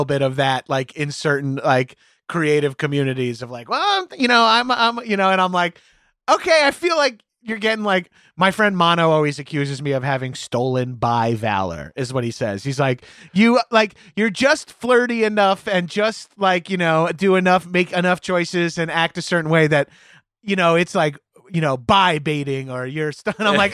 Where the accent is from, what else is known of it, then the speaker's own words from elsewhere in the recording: Long Island, New York, United States; the gym as a meathead growing up on Long Island was like a very masculine thing to do.